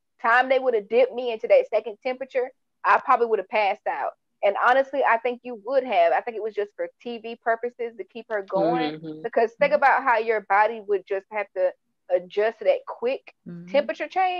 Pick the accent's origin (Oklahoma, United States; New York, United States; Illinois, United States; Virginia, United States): Oklahoma, United States; born there; now in Florida, United States; I was born in Oklahoma. Okay. So transplant.